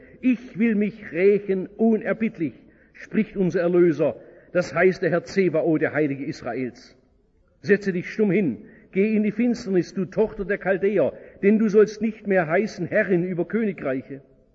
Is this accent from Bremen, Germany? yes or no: no; Baden-Württemberg, Germany